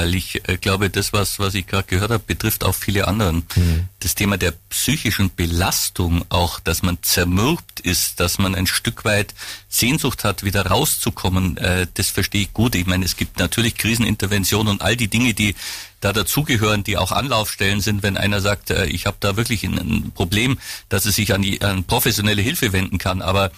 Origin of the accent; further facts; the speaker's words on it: Bavaria, Germany; Ich komme selber aus dem Allgäu, war lange im Tourismusverband unterwegs